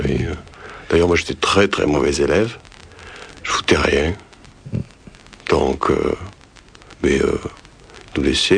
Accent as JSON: {"language": "French", "country": "Italy", "said": "c'était des choses qu'il a enregistrées chez nous en Italie, avec des moyens du bord qu'il avait."}